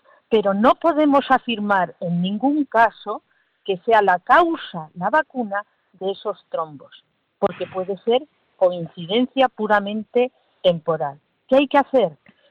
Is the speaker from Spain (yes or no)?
yes; Córdoba, Andalusia, Spain; now in Madrid, Spain; aunque vivo en Madrid soy cordobés.